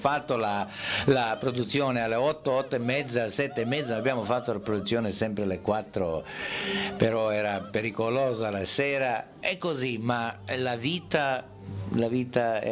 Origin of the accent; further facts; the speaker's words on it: Serbia; Italian is a second language; il nostro teatro è il purtroppo unico teatro di tradizione nel mio paese, in Serbia